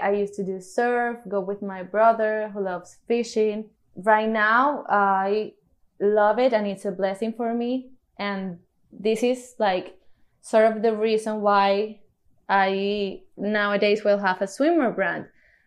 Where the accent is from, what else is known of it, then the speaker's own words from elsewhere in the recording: Cartagena, Bolívar, Colombia; Well, I was born in Cartagena, like my parents. We were raised here and I lived here throughout my whole childhood.